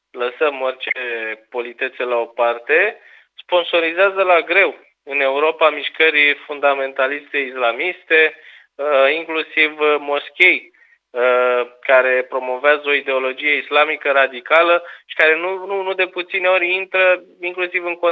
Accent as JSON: {"language": "Romanian", "country": "Romania", "said": "eu mă simt jignit ca român"}